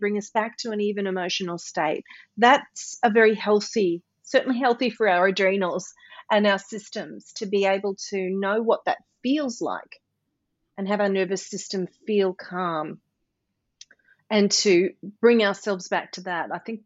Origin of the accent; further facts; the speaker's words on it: Mackay, Queensland, Australia; moved away as an adult; also born or lived in New York City; how I grew up in Mackay in North Queensland and had a dream to be a professional singer and move to America. I went and I accomplished that. I was in New York City for 20 years